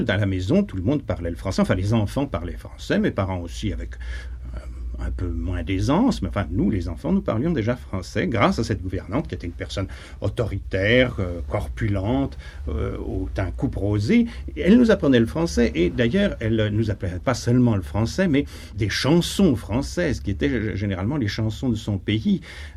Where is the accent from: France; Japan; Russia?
Russia; Moscow; Je suis né à Moscou le 1er novembre 1911, dans une grande maison, dans un grand hôtel particulier, qui se trouvait au coin des rues Skatertny et Medvyazhe